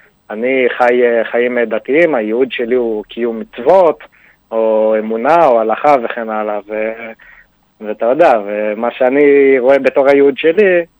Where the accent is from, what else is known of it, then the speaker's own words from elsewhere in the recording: Jerusalem, Jerusalem District, Israel; גדלתי בירושלים במשפחה דתית, בשכונת קריאת משה, שהיא שכונה דתית די חזקה. גדלתי בחינוך דתי בעצם עד הצבא